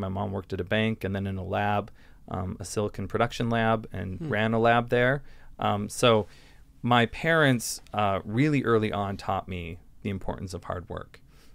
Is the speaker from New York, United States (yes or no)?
no; Butte, Montana, United States; what growing up in Butte helped me learn is the importance of not just hard work, but giving voice to people.